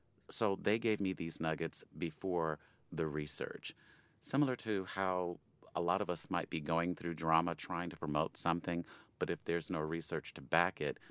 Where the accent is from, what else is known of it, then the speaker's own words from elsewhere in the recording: Chicago, Illinois, United States; I've lived in the city of Chicago since I was about 7. I feel that I am a Chicagoan in my core at this point.